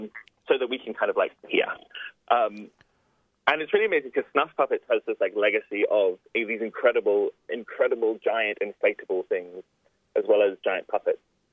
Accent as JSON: {"language": "English", "country": "Jersey", "tie": "born or raised there", "lives_now": "Australia", "said": "I'm not from Australia. I'm from a little tiny island in between France and England called Jersey. It's extremely small. It's extremely conservative, and it's extremely wealthy. And I grew up in state housing."}